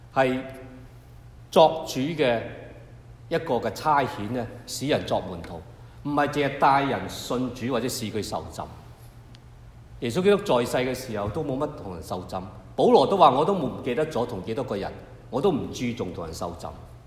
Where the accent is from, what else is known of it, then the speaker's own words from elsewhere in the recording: United States; 我哋美國人嘅觀念都係咁樣啦，係咪啊？